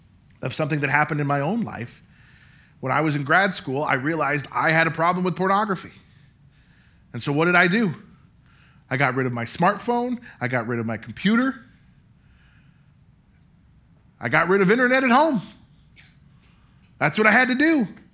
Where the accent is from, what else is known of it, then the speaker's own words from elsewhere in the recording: Denver, Colorado, United States; I grew up in Denver.